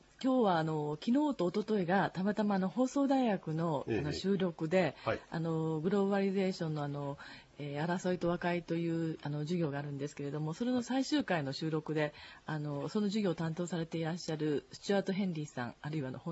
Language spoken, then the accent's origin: Japanese; Kobe, Hyogo, Japan; moved away as an adult; 私もともと神戸市 の、 生まれ育ちで18までずっと神戸にいたんですね。です、今も両親が健在で兵庫区に住んでます。